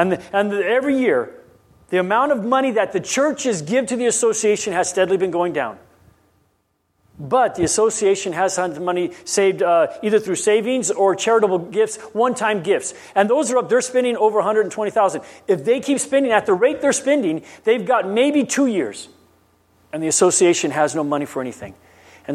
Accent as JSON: {"language": "English", "country": "Guam", "tie": "born or raised there", "said": "Because where I grew up on Guam, we could care less about that stuff."}